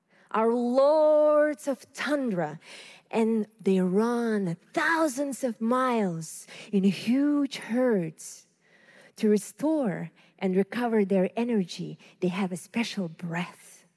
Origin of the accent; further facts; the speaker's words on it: Sakha Republic, Russia; now in abroad; I'm from the Republic of Saha Yakutia in Arctic Siberia, the most cold settled place on Earth